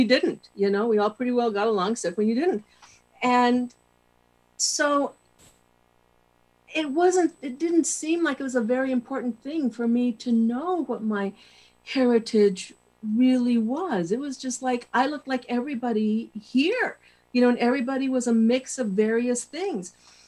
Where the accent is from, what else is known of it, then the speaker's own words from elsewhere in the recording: Santa Fe, New Mexico, United States; I grew up here in Santa Fe, New Mexico. I was born in Santa Fe, New Mexico. I've lived here my whole life.